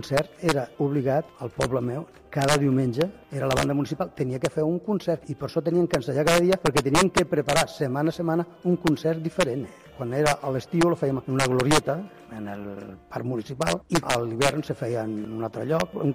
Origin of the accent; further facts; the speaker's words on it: Guadix, Andalusia, Spain; now in Molins de Rei, Spain; Soc natural de Granada, d'un poble que es diu Guadits, molt musical, eh? Musical perquè sempre han hagut bandes i visc a Molins de Rei des del 62